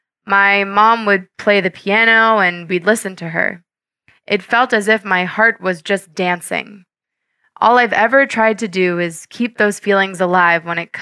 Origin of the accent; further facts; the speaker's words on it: Georgia; now in United Kingdom; I think I'm British in my mind and Georgian in my heart. You see, I call England home really because I've been living here for such a long time now, but Georgia is in my heart.